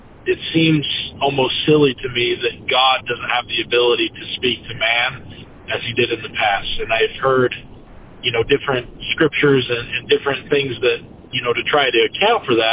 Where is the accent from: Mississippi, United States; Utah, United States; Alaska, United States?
Utah, United States; Logan; I'm from Logan, Utah.